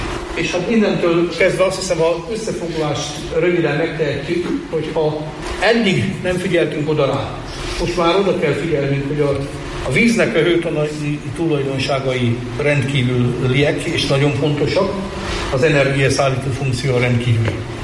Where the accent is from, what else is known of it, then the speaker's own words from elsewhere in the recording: Lake Balaton area, Hungary; gyerekkoromban én még áltételen Balaton mellett nőttem fel